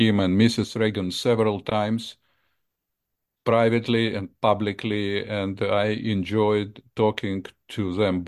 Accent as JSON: {"language": "English", "country": "Russia", "tie": "born or raised there", "second_language": "English", "moved": "yes", "lives_now": "United States", "said": "I was born and trained in Russia, which is now not the nicest place to be. And I left Russia at 1987 and lived happily ever after for 37 years here in the United States."}